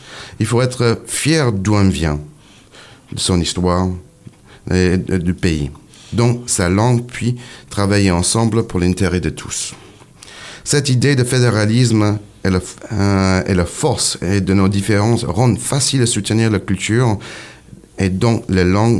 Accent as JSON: {"language": "French", "region": "Texas", "country": "United States", "second_language": "French", "said": "je suis texan. Et donc, tout d'abord, je suis texan. Et par la suite, je suis du Sud. Et puis, je suis américain."}